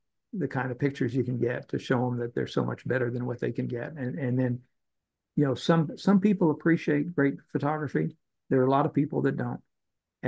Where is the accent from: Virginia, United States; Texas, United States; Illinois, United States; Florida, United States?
Texas, United States; Dallas; also born or lived in Canada; I grew up in Dallas after my family moved down here from Canada